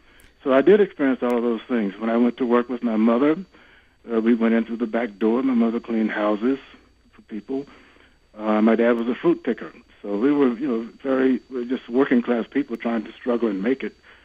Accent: Miami, Florida, United States; Yeah, that's where I swam when I was a boy, growing up in Miami in the 1950s.

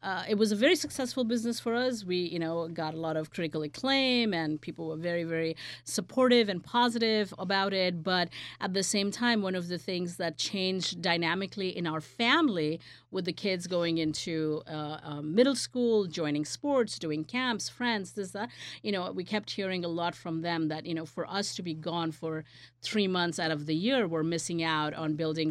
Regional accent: India; I'm from India. I was born in India.

